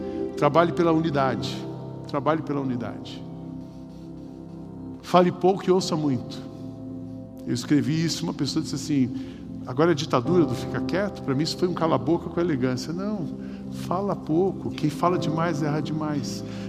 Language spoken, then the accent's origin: Portuguese; São Paulo, Brazil; a gente é paulista